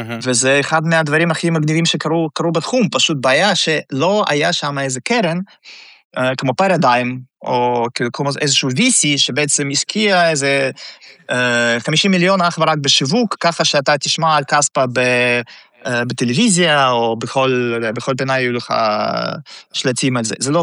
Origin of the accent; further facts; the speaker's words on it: Russia; now in Israel; במקור אני עליתי מרוסיה בשנת 2000, ורוב האנשים אצלנו בצוות הם גם בעצם עולים רוסים